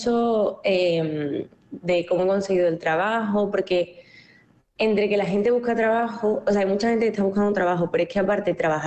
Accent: Seville, Andalusia, Spain; now in Madrid, Spain; soy de Sevilla, pero estoy estudiando en Madrid, en la Rey Juan Carlos

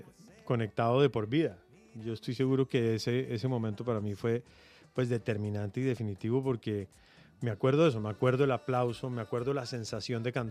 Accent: Colombia; la música ha hecho un papel muy importante en mostrar lo que de verdad somos los colombianos

